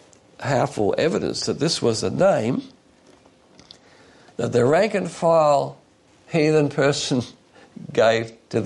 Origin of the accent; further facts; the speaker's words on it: United States; these are some of the big independent Baptists which were doing so well when I was growing up in America